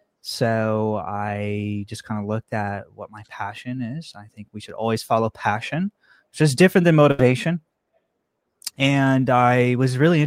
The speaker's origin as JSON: {"language": "English", "town": "Stockton", "region": "California", "country": "United States", "tie": "born or raised there", "said": "I grew up in Stockton, California, which is Central Valley."}